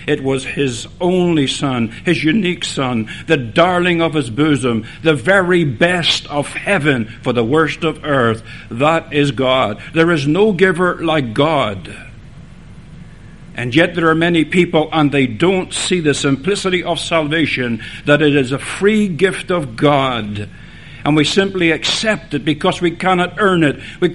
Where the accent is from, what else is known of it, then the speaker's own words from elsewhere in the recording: Ireland; I know I'm Irish. I know I'm a wee bit something lacking up here